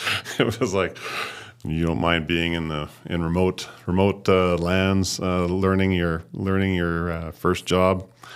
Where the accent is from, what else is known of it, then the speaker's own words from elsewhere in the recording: Northern Ireland, United Kingdom; born there; I grew up in a very humble family. My dad was a high school principal. I'm a first generation immigrant. I was born in Northern Ireland.